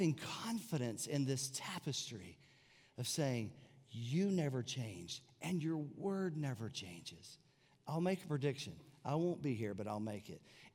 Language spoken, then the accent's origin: English; White Lake, North Carolina, United States; My hometown, White Lake, E-Town, is smaller than our church.